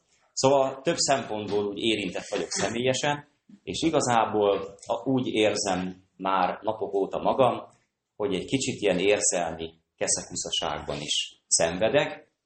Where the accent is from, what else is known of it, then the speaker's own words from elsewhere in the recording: Békéscsaba, Békés, Hungary; egy csabai legény vagyok, itt növekedtem fel, egészen pici koromtól kezdve itt is születtem